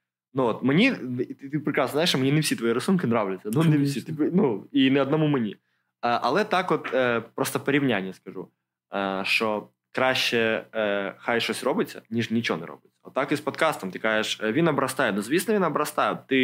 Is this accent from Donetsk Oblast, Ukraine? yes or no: no; Okhtyrka, Sumy Oblast, Ukraine; Я з Ахтирки.